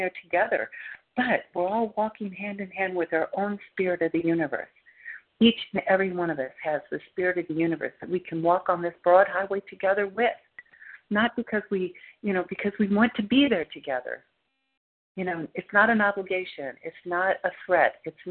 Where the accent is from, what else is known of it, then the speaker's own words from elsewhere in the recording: Plano, Texas, United States; Hi, good morning. … I'm from Plano, Texas.